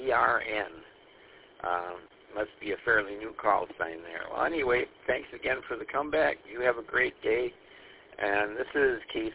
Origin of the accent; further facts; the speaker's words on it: Monroe, United States; I chose this one because it's from my hometown of Monroe. Our Monroe repeater is on this frequency.